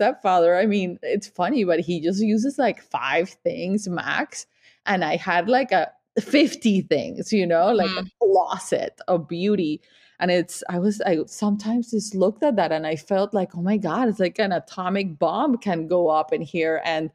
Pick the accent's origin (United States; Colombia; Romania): Colombia; I am from Colombia. I am Latin.